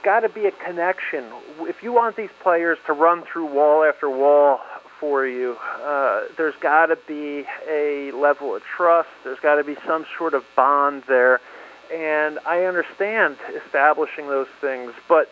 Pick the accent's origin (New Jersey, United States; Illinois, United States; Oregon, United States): New Jersey, United States; as a kid growing up in New Jersey, where college football was not big, everything was NFL, New York Giants, Jets.